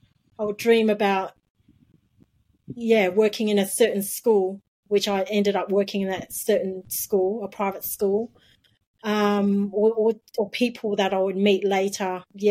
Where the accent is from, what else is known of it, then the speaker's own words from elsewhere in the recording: Singapore; born there; So I was born in Singapore and she was from China.